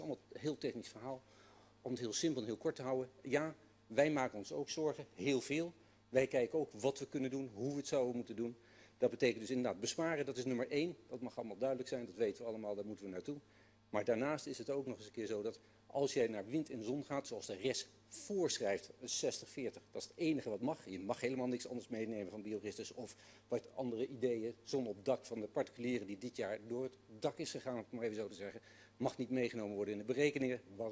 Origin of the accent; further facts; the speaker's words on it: Borne, Overijssel, Netherlands; Ik ben zelf niet vanuit de Hof, ik ben uit Borne, voor de duidelijkheid